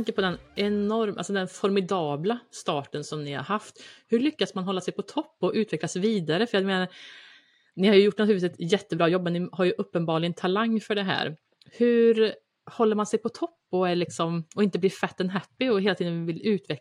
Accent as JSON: {"language": "Swedish", "region": "Värmland", "country": "Sweden", "tie": "born or raised there", "said": "Jag är ju uppväxt som sagt i Värmland på landsbygden."}